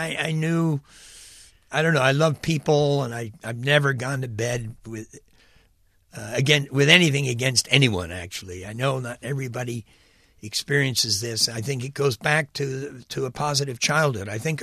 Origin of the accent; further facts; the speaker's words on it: New York City, New York, United States; And that's why, though my hometown was a needy place, New York City was desperate, God led me to Mexico